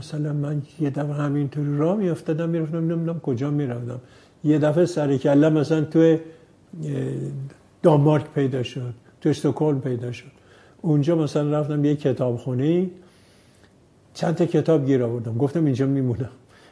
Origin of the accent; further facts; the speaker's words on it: Varamin, Tehran Province, Iran; born there; من 1312 13 شهریور توی ورامین دنیا آمدم. این جای است به نام پوینک.